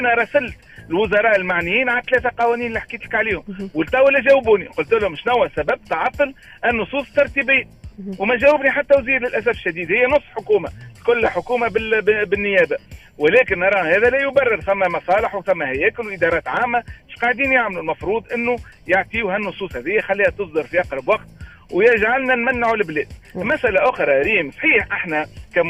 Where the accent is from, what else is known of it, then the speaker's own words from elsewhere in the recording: Tunisia; نعاود نذكر بوتنسيال كبير عندنا في تونس، دولة غنية وعندها إمكانياتها